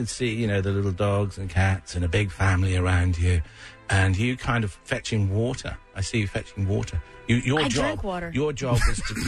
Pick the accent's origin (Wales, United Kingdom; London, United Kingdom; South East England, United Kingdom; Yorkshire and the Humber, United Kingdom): London, United Kingdom; although I come from London